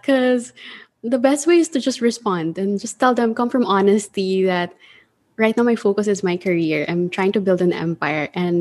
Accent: Philippines; I'm just from the Philippines. I don't think the world will embrace me.

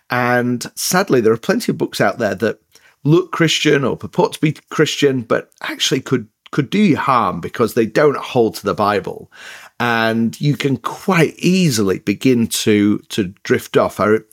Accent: the north of England, United Kingdom; accent: northern; moved away as an adult; now in United States; but then moved back to another place in the north of England. So my accent is a bit, well, it's northern, but it's a bit mixed up. But then we moved to the States just over 4 years ago, and I'm trying to keep my English accent.

